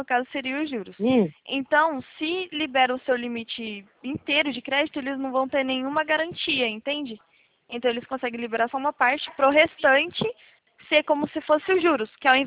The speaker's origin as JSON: {"language": "Portuguese", "town": "Americana", "region": "São Paulo", "country": "Brazil", "said": "Eu sou de Americana. Aqui no interiorzinho"}